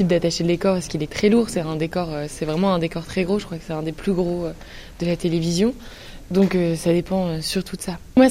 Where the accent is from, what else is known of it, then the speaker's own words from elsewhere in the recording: Calais, Hauts-de-France, France; born there; also born or lived in Lille; je suis née à Calais, mais j'ai vécu à Lille, donc je suis un peu attachée aux deux.